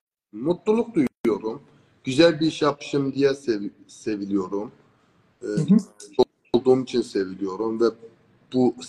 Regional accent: Iranian Azerbaijan, Iran; İlk önce ben Güney Azerbaycan'daydım. İran'da yerleşen Güney Azerbaycan'da doğdum. Orada spora başladım.

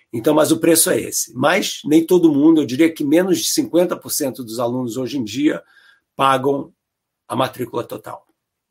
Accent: Rio de Janeiro, Brazil; você sabe que eu cresci no Rio de Janeiro, né?

